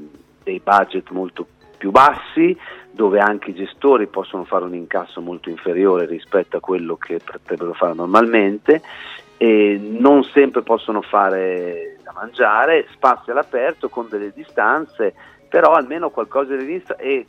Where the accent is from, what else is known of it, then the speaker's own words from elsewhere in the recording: Bologna, Emilia-Romagna, Italy; io sono proprio un vero fan uno perché sono di Bologna